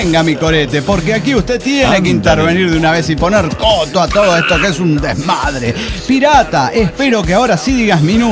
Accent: Mexico City, Mexico; now in Kilgore, United States; de Kilgore, United States.

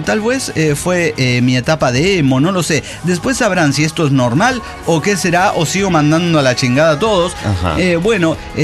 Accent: Monterrey, Nuevo León, Mexico; Soy de Monterrey

